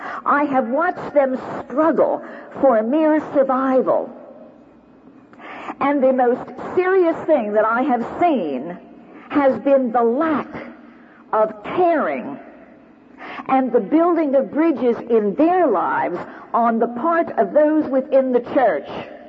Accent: East Coast, United States; I come from the East Coast. I belong to a church on the East Coast.

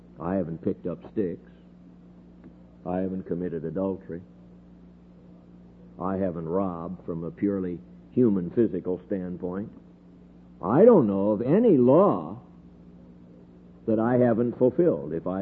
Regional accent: United States; born there; I'm not a naturalized citizen. I was born in the United States, not of naturalized citizens, but my parents were also born in the United States.

